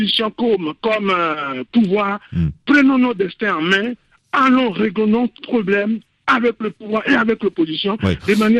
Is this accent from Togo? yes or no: yes; Togo; En tant que Togolais, je suis vraiment triste, et vraiment très très triste pour mon pays.